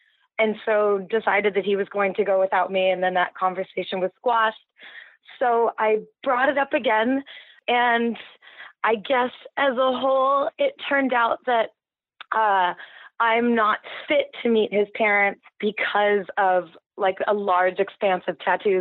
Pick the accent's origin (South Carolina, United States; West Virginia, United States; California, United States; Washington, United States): California, United States; He's from Philadelphia and I'm from Southern California.